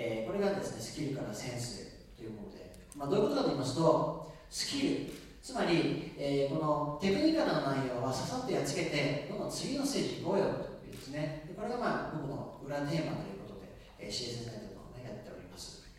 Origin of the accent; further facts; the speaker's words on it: Nagano, Japan; now in Tokyo, Japan; 長野県出身なんですけれども、今東京でスイッチという製造会社をやっておりまして、